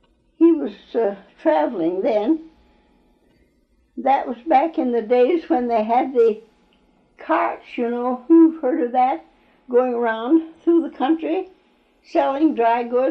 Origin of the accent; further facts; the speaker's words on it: North Orange, New York, United States; born there; Going west, that's how I was born in North Orange.